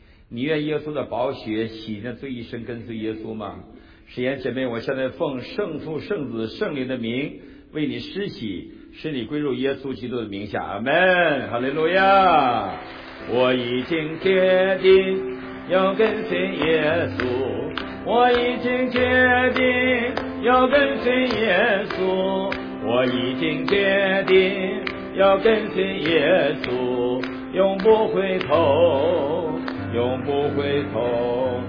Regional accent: China; 过去在我们在中国大陆成长的过程中，我们对教会都有一些误解。

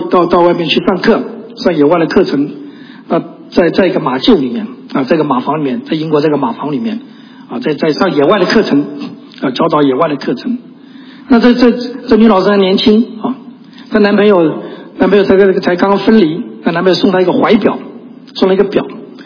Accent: Taiwan; 我们从台湾来，台湾最近常有台风

